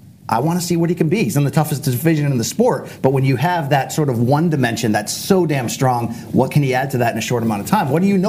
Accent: Marietta, Georgia, United States; Very similar to growing up in Marietta compared to old Marietta.

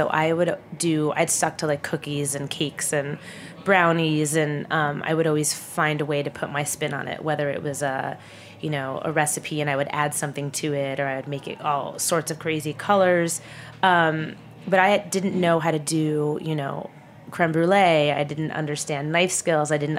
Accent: New Jersey, United States; Sure. So I am from New Jersey. I'm not from France, and I'm not going to pretend that I speak French.

